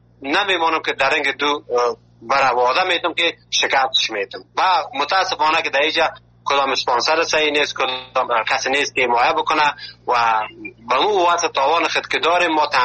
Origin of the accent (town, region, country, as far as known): Afghanistan; now in Malatya, Turkey